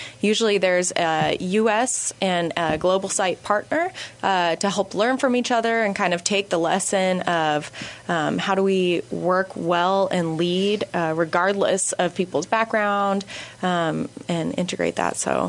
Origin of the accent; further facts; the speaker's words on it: Kansas City, United States; I'm from the Kansas City area and went to K-State.